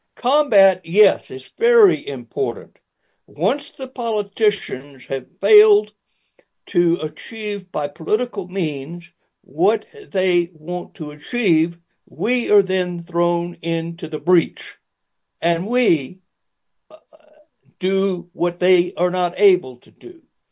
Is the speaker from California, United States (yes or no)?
no; Savannah, Georgia, United States; My mother handed me from pillar to post to family members all over the Savannah, South Georgia area.